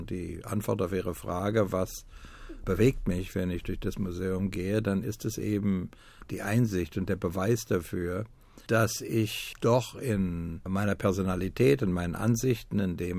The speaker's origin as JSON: {"language": "German", "region": "Shanghai", "country": "China", "tie": "born or raised there", "said": "Ich bin in Shanghai groß geworden. Da wurde ich ein Erwachsener."}